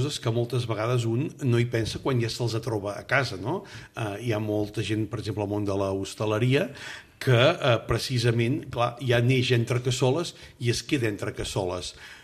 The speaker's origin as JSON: {"language": "Catalan", "region": "Catalonia", "country": "Spain", "said": "jo que soc de la Garrotxa"}